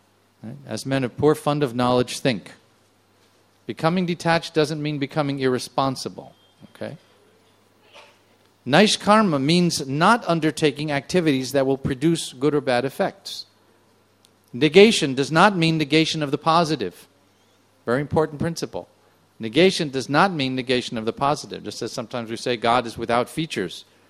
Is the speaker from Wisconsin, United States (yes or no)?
no; New York, United States; I come from New York. Please don't hold that against me.